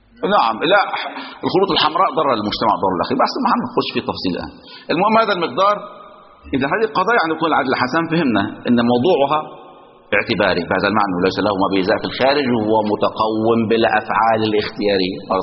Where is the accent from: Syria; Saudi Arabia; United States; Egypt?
Egypt; ولكن هذا واقع عندنا في مصر